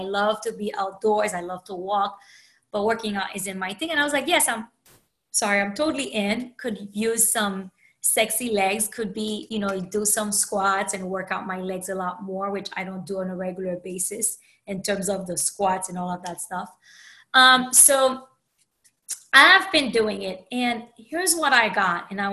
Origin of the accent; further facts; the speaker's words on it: United States; I am Haitian American, so it's by a fellow Haitian of mine.